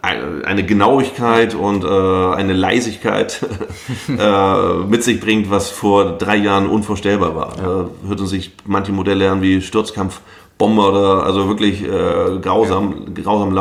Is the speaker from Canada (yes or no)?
no; Germany; würde ich natürlich auch als Deutscher total die Daumen drücken, dass sie das schafft.